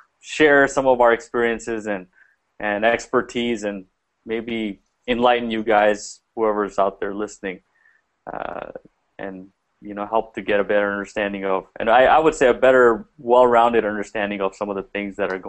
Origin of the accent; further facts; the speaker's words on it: Pakistan; now in United States; I grew up in Pakistan for a little bit, and then I moved to the States after that. I've kind of been living in the U.S. ever since. We moved around a bit, kind of moved around from the East Coast to the South to the, you know, to the West